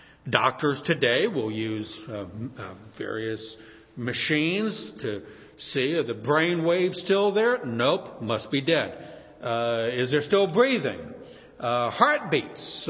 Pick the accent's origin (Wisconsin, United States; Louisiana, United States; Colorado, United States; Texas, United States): Louisiana, United States; New Orleans; I was born and raised in New Orleans. We had Mardi Gras every year.